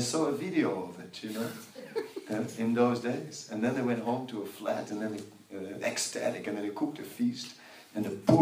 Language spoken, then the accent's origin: English; Netherlands; I'm from Holland, you know, I don't speak your language.